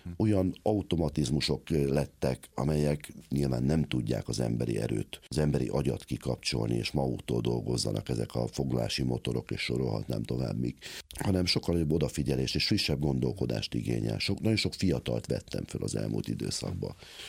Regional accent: Hungary

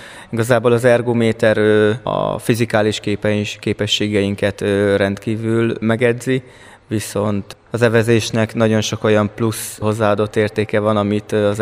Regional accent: Győr, Győr-Moson-Sopron, Hungary; hát én eleve Győrbe születtem, Győrbe élek, Győrbe járok egyetemre

